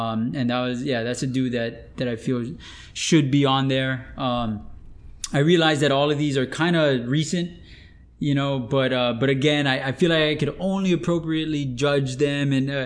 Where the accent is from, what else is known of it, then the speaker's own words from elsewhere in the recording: Hawaii, United States; when I was wanting to be a sportscaster as a kid, you know, I'm Hawaiian Portuguese, right?